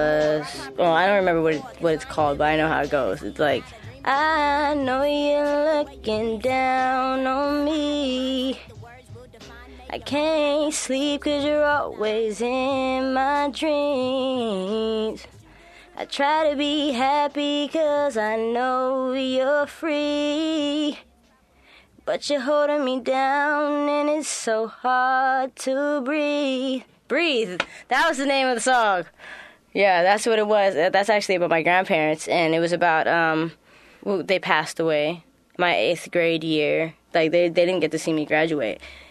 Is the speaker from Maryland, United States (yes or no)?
no; San Francisco, California, United States; I grew up actually in the Castro district with my two grandparents